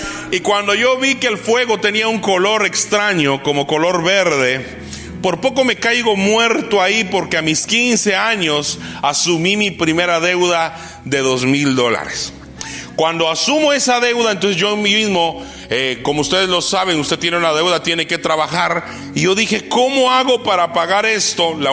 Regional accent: San Marcos, Guatemala; Mis padres son campesinos, venimos de una tierra llamada San Marcos, allá en Guatemala

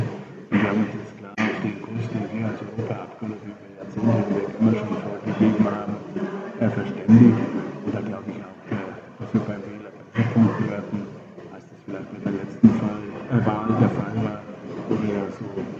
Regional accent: Germany; Ich glaube, wir sind da momentan als Deutsche etwas zu pragmatisch

